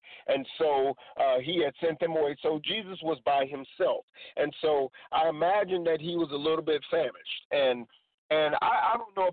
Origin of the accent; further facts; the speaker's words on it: Portland, Oregon, United States; I come to you from Portland, Oregon, ready to preach this mighty word of God.